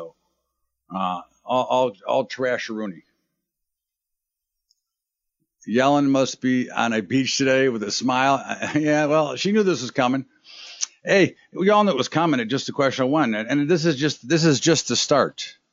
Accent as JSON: {"language": "English", "town": "Las Vegas", "region": "Nevada", "country": "United States", "tie": "born or raised there", "also_born_or_lived": "California", "moved": "as an adult", "said": "I grew up in Las Vegas in 1993 until I went to college in California and never went back. When I left in 93, the population"}